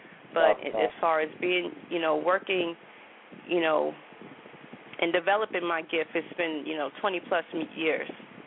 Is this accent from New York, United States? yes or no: no; Phoenix, Arizona, United States; also born or lived in New Orleans; I'm from Phoenix, Arizona. Born in New Orleans, but my parents migrated to Phoenix, Arizona early.